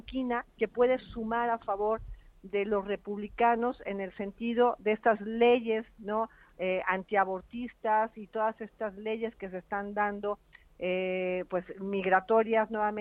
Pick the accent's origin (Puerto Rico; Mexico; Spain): Mexico; Acuérdate que allá en México era el Yankees go home, ¿no?